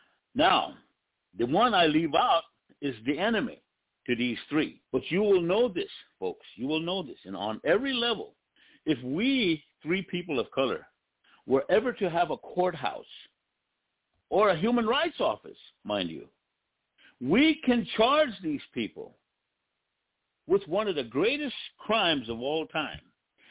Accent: South Dakota, United States; I'm from the Pine Ridge Indian Reservation.

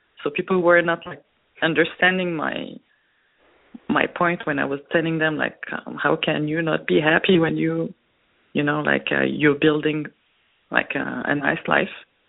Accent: France; English is a second language; I'm from France, as you said.

